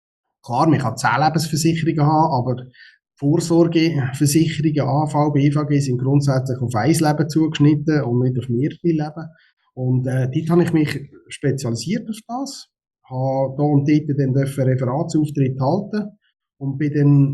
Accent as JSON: {"language": "German", "town": "Eschenbach", "region": "Lucerne", "country": "Switzerland", "tie": "born or raised there", "said": "Ich bin hier in der Region Luzern aufgewachsen, konkret in Öschenbach. Bin dann über Zug arbeiten, wohnen auf Zürich, in Saargau und bin dann am Schluss plötzlich hier in Luzern gelandet, endlich mal zurück in die Heimat."}